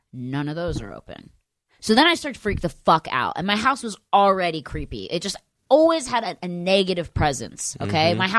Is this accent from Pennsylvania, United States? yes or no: yes; Pennsylvania, United States; I'm from Pennsylvania, for anyone that knows, outside of Philadelphia.